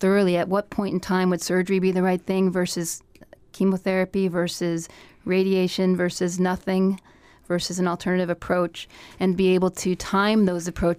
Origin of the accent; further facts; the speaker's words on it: Colorado, United States; also born or lived in California; I grew up in Colorado and went to college at Stanford University in California.